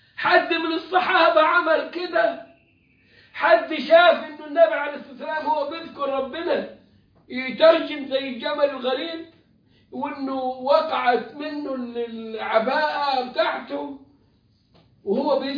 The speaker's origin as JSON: {"language": "Arabic", "country": "Egypt", "said": "كان عندنا في مصر سفير الامريكي"}